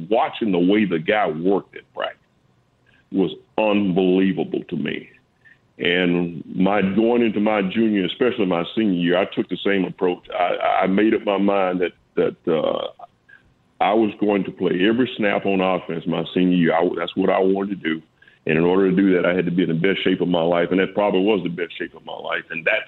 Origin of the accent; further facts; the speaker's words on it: Tuscaloosa, Alabama, United States; growing up in Tuscaloosa, 5 minutes away from the campus, and yet never having really been associated with the University of Alabama.